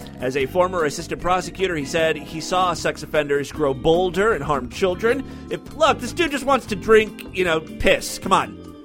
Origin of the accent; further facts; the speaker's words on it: Ohio, United States; This one comes from Ohio. Ooh, a man... That's my home state.